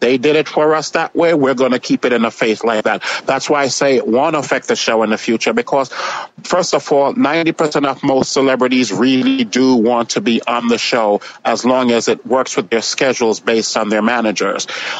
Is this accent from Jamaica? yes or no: yes; Jamaica; accent: Jamaican; It's called my Jamaican accent kicks in.